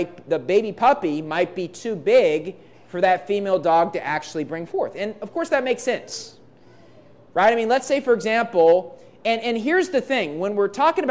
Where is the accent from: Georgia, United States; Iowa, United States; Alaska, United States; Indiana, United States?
Iowa, United States; born there; I was born in Iowa, right, which is the big corn state, but I was never a farmer, okay? We only lived there for like a year, okay?